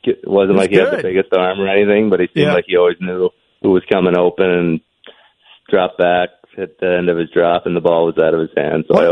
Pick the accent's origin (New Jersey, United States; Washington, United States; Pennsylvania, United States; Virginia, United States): New Jersey, United States; I was more from Central Jersey, so there's a lot from around where I live.